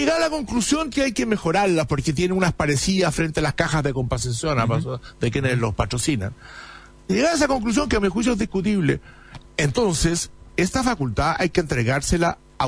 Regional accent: Chile; lo que no podemos seguir siendo los chilenos es entregarle jurisdicción a los tribunales sobre cuestiones que no conocen. En Chile no hay tribunales administrativos

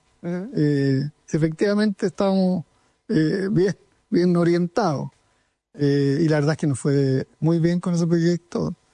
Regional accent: Chile; A mí siempre me ha llamado la atención como chileno

